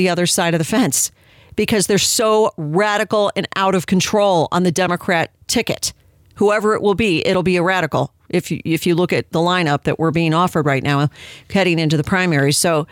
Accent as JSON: {"language": "English", "region": "Illinois", "country": "United States", "said": "I can't. I'm from Illinois. I can't name one."}